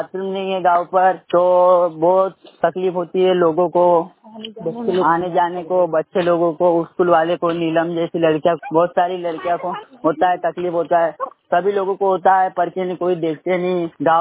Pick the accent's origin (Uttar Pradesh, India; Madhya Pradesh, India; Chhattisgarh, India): Madhya Pradesh, India; Salaidana; बात कर रहा हमारे तहसील सोसर से, ग्राम सालईडाना से।